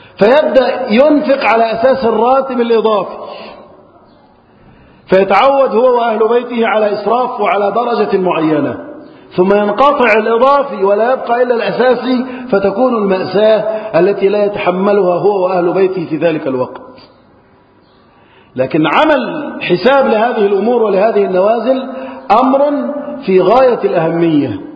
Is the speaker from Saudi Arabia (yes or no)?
no; Egypt; اللهم احفظ بلدنا مصر وسائر بلاد المسلمين من الفتن.